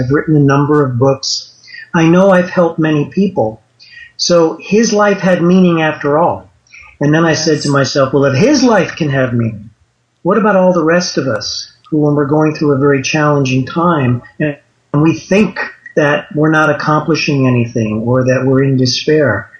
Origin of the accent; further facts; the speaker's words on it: Northampton, Massachusetts, United States; I grew up in Northampton, which is Western.